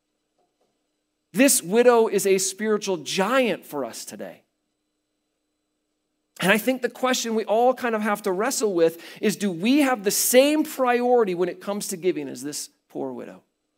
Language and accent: English; Kansas City, Missouri, United States; now in Colorado, United States; I came from Kansas City. They don't have really a lot of HOAs there. So that was like a new thing for me to encounter.